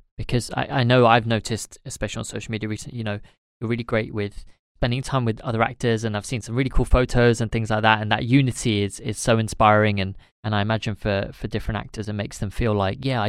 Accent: United Kingdom; as British Asians, and I've spoken about this with actors in the black community

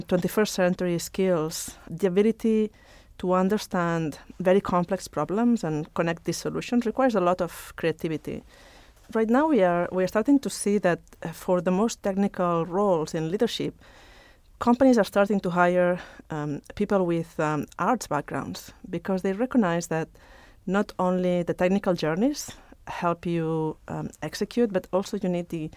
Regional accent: Barcelona, Catalonia, Spain; moved away as an adult; now in Asia; So I'm originally from Barcelona in Spain, and I've been in Asia for the past 12 years.

